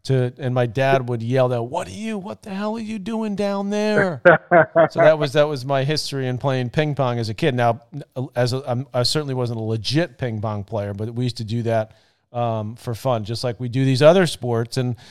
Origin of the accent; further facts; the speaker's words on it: Douglaston, New York, United States; And we grew up in Douglaston in Queens, so we lived in a house and we had a garage that was in the basement downstairs